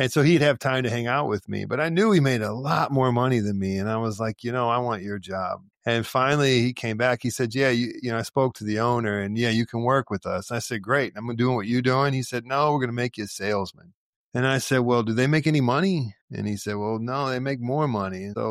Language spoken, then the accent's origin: English; Detroit, Michigan, United States; I was born and I grew up in Detroit, in an inner city.